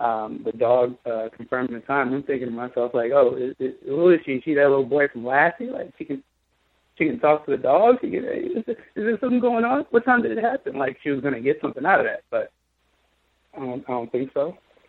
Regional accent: Richmond, California, United States; also born or lived in San Francisco; I was born in San Francisco, went to Petrel Hills, the same middle school he went to. And then I moved to Richmond, graduated from Richmond High.

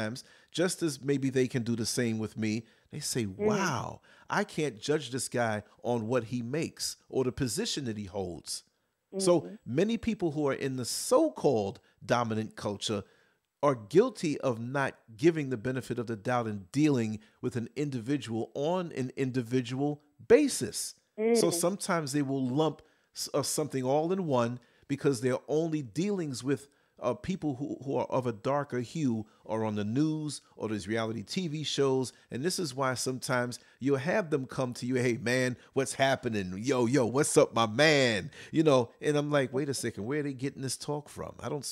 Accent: New York City, New York, United States; I think growing up in New York City helped me out a whole lot with the whole diversity, mm-hmm, thing

